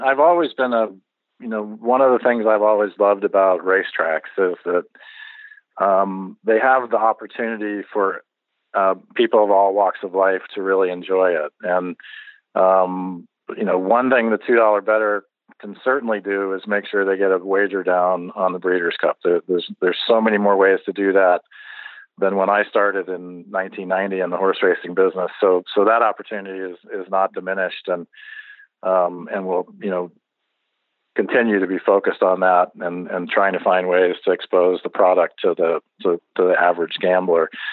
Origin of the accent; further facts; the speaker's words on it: Baltimore, Maryland, United States; Well, first of all, let me say I'm an East Coast guy, too. As I think I said earlier, I grew up in Baltimore